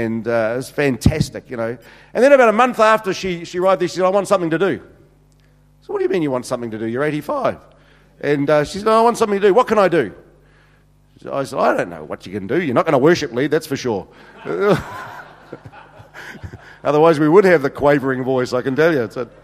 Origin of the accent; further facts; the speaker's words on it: Invercargill, Southland, New Zealand; I come from Invercargill.